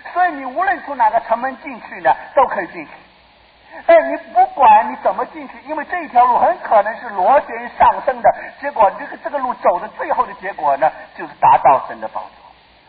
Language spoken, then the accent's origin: Chinese; Taipei, Taiwan; 我到了台北，到了现在还是会迷路。虽然我在这里长大的，但是很多地方还是不认得